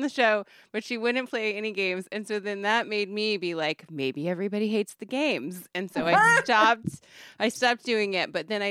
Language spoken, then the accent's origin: English; Oregon, United States; I grew up on Mount Hood, so in the altitude where they're from in Oregon.